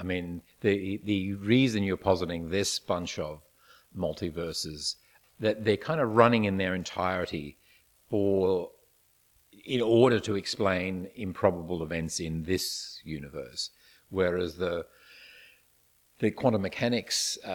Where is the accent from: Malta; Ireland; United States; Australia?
Australia; nothing so special about that except for the fact that I am Australian.